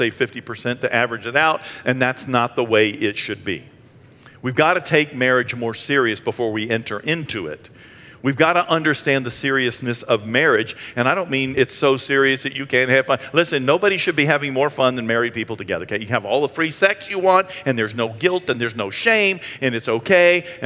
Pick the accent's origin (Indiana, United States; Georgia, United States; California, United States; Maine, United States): Maine, United States; Bangor; I'm not from Kentucky. I'm from Bangor, Maine. It's sacred up there too.